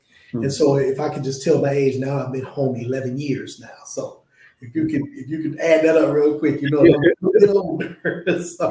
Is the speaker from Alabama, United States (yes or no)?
no; Detroit, Michigan, United States; But growing up in Detroit, you know, of course, there's that allure for the street life.